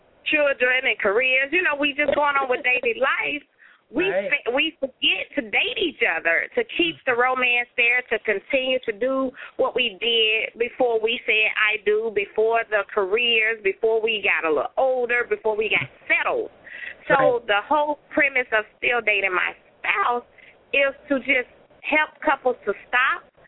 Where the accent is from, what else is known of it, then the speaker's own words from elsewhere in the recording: Memphis, Tennessee, United States; accent: southern drawl; Okay, so I'm sure you guys can hear that southern drawl. I am from Memphis, Tennessee.